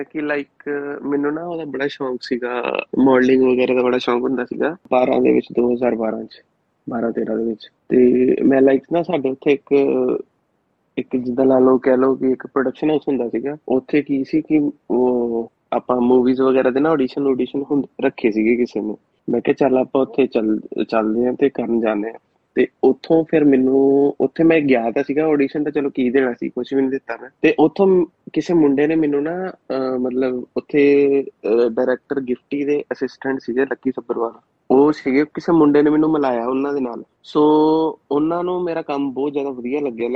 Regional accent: Jalandhar, Punjab, India; moved away as an adult; now in Australia; ਮੈਂ ਪੰਜਾਬ ਤੋਂ ਹੈਗਾ, ਜਲੰਧਰ ਤੋਂ, ਜਲੰਧਰ ਸੰਤਨਗਰ ਤੋਂ, ਸੰਤਨਗਰ ਰਹਿੰਦਾ ਸੀਗਾ। ਫਿਰ ਮੈਂ 2018 ਚ ਮੈਂ ਆਸਟ੍ਰੇਲੀਆ ਆ ਗਿਆ ਸੀਗਾ

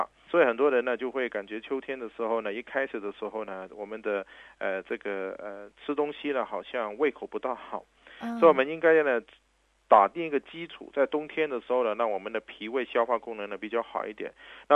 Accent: Guangdong, China; 这其实是我们广东人呢很多时候都搞没有想好的一个事情

